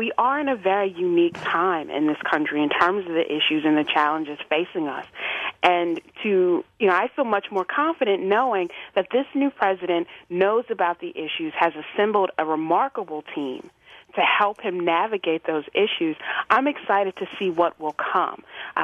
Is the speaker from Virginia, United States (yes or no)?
yes; Virginia, United States; Well, you know, I grew up in Virginia and always very aware and very active in politics